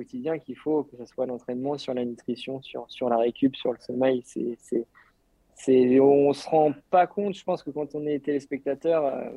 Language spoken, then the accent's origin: French; France; Après, je suis français, c'est peut-être pas très objectif